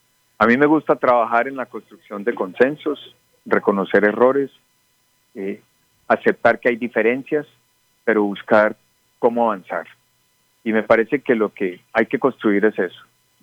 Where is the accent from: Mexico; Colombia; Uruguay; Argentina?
Colombia; Pensilvania, Caldas; desde alcalde y concejal de mi pueblo, Pensilvania Caldas